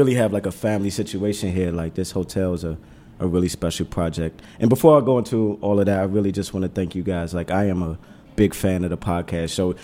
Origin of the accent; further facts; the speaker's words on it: Washington, District of Columbia, United States; And I grew up in the Ritz, which is Jubilee Housing. It's a affordable housing community, or most people in the back in the day would have called it the projects, you know.